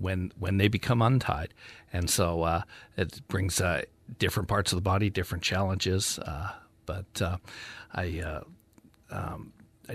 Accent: Washington, United States; Well, I wish I had a more exotic story, but I actually hail from Washington State, so not too far away.

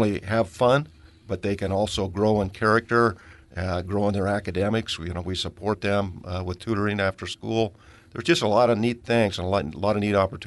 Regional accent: Coquille, Oregon, United States; also born or lived in Myrtle Point; Well, you know, I'm a South Coast guy.

